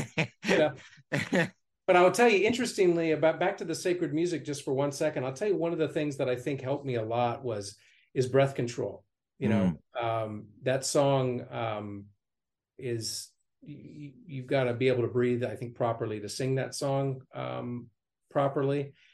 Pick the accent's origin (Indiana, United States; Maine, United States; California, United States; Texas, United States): Indiana, United States; I'm a guy from Indiana who evidently can sing fairly well.